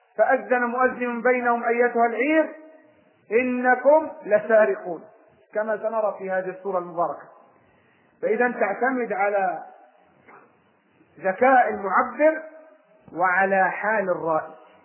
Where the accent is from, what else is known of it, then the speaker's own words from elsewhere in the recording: Egypt; وهذا المثل شائع عندنا في مصر، يقول يعطي الحلق للي بلو جان، مثل شعبي